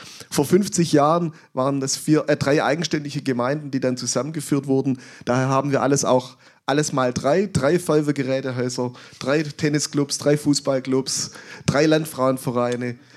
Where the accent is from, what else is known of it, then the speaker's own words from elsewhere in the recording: Urbach, Baden-Württemberg, Germany; in meinem Heimatdorf in Urbach, also wo ich aufgewachsen bin und auch lang gelebt habe